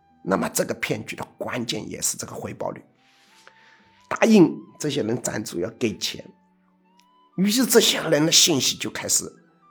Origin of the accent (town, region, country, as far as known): China